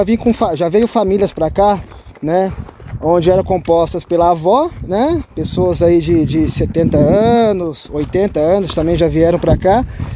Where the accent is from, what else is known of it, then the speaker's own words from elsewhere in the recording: Minas Gerais, Brazil; moved away; Então, pessoal, sou mineiro, faz 5 anos que eu estou aqui já na Patagônia, aqui no extremo sul da Patagônia, né?